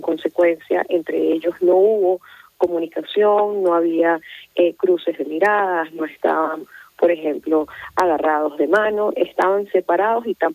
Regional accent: Venezuela; moved away; no solamente soy venezolana

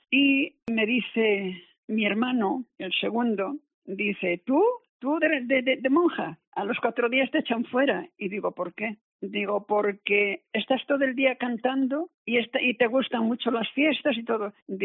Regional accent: Vigo, Galicia, Spain; yo soy de Vigo, y justo enfrente de mi casa, como unos 20 metros, estaban las hermanitas.

